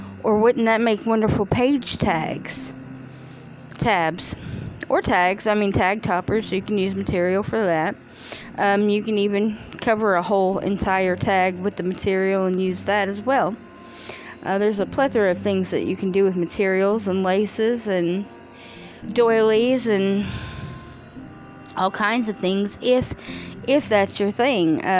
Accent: Midwest, United States; of course, I'm from the Midwest, so the Midwest basically is the furthest south that northern people go

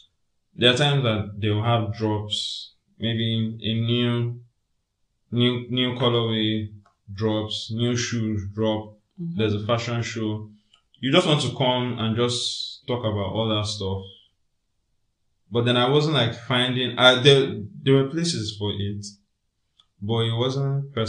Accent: Lagos, Nigeria; normally like since primary school, growing up in Lagos, everybody has always been calling me

